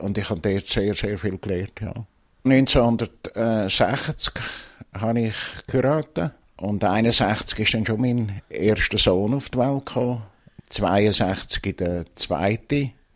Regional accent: Dietikon, Zurich, Switzerland; Geboren bin ich in Dietikon im Kanton Zürich am 8. März 1940. Und bin dann gerade direkt nach der Geburt zu meinen Grosseltern mütterlicherseits gekommen

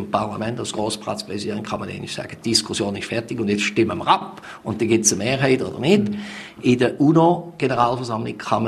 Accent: Fribourg, Switzerland; als Freiburger aus einem zweisprachigen Kanton

